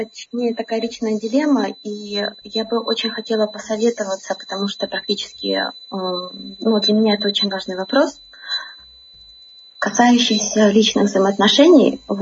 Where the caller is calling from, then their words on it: Prague, Czechia; Я сейчас звоню из Праги.